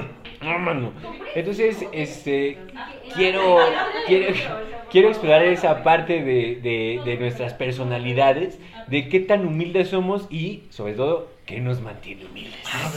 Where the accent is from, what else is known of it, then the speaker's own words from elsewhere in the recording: Mexico City, Mexico; Que no se nos olvide que venimos de Iztacalco, de Atizapán.